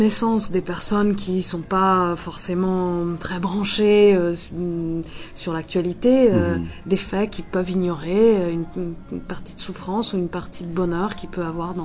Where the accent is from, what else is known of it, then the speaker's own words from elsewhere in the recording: Rome, Lazio, Italy; French is a second language; Oui, je suis d'origine italienne. J'ai grandi en Italie, effectivement. Voilà, à Rome.